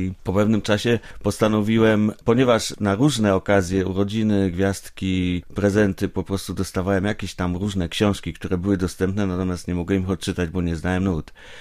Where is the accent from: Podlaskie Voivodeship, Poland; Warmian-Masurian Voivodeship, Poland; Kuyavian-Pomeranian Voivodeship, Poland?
Kuyavian-Pomeranian Voivodeship, Poland; Bydgoszcz; No ja się zgadzam, bo też pochodzę z Bydgoszczy.